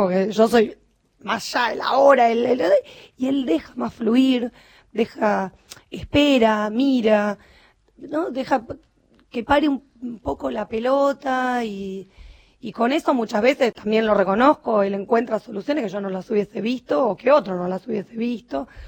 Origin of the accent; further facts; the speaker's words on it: San Isidro, Buenos Aires Province, Argentina; born there; now in Tigre, Argentina; Yo nací en San Isidro y un día tuve ganas de irme de San Isidro. Y me fui a Tigre porque elegí vivir en Tigre.